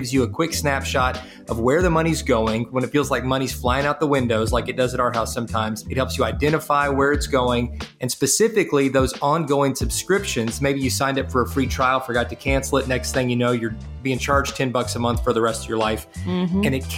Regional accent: Kentucky, United States; like the story of the Shakers where we grew up in Kentucky.

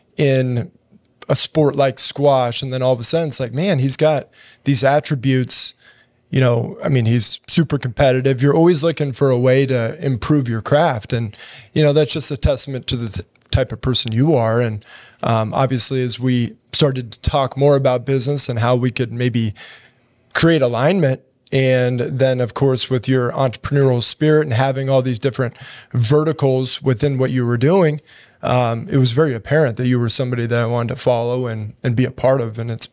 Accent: Omaha, Nebraska, United States; Born and raised in Omaha, Nebraska. We call it the good life for good reason. We got everything you need.

